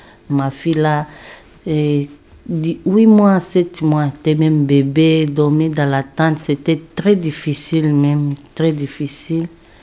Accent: Angola; French is a second language; now in France

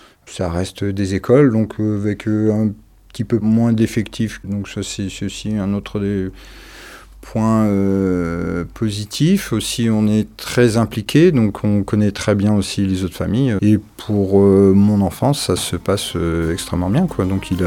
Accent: Brittany, France; moi, je viens originaire de Haute-Bretagne. Le gallo ne m'a pas été transmis.

